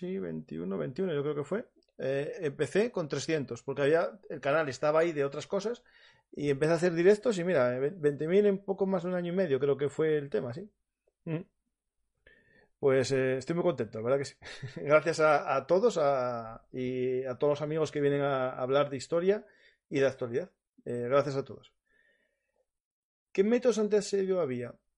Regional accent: Asturias, Spain; porque como soy asturiano, pues espero que te haya gustado.

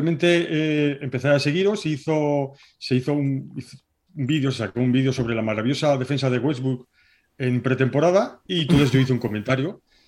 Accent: Sestao, Basque Country, Spain; yo en realidad yo soy de Sestao. Entonces yo toda mi vida he sido en Sestao, en uno de los maravillosos pueblos de la margen izquierda de Bilbao.

